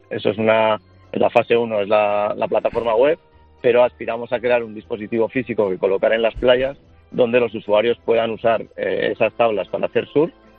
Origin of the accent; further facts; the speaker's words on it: Zarautz, Basque Country, Spain; Bueno, yo soy natural de Zarauz y por